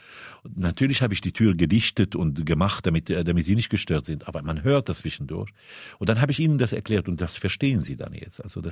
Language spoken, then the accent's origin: German; Syria; German is a second language; now in Germany; Das heißt, dort bin ich Syrer und bin ich ausgeliefert.